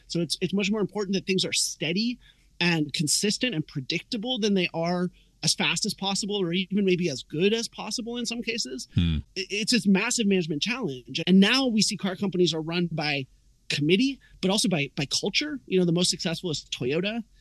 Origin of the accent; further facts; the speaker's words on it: West Coast, United States; So, you know, I grew up on the West Coast.